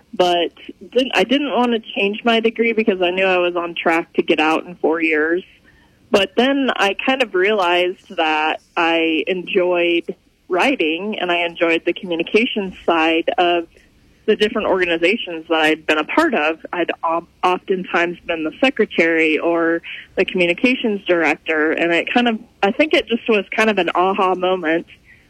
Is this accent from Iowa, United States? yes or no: yes; Redfield, Iowa, United States; Sure. I grew up in Redfield, Iowa. I actually live on the farm that I grew up on again now